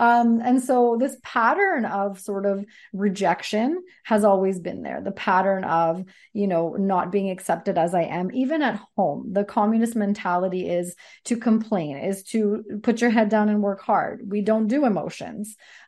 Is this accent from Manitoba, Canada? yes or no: no; Sardis, British Columbia, Canada; also born or lived in Ontario; now in Coquitlam, Canada; We lived in Ontario. We lived all over BC, Fort St. John, Victoria. I grew up in Sardis, close to Chilliwack. And so now we're in Coquitlam.